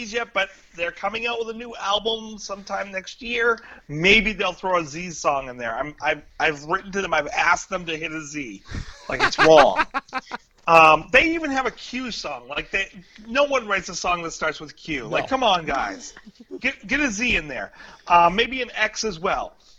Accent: Bangor, Maine, United States; That's my old backyard. I came from the Bangor area, so

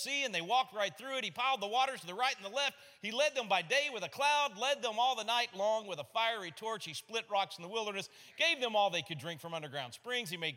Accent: Austin, Texas, United States; This might make you nervous since I'm from Austin, Texas

